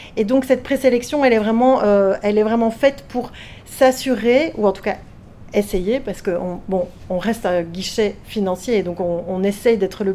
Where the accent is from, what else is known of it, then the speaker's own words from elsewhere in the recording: Belgium; Il faut savoir que chez nous, en Belgique, on reçoit tout le monde en audition.